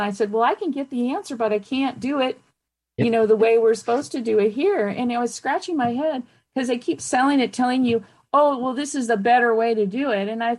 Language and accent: English; Campbell, California, United States; I grew up in Campbell, and so my friend Sheila, we were celebrating a very belated 60th birthday, and so yes, we went to school in San Jose.